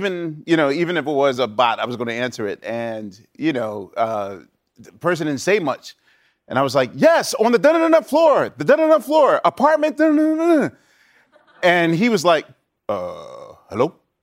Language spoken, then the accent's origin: English; Philadelphia, Pennsylvania, United States; even though, like, we're both from West Philly, like, it was just casual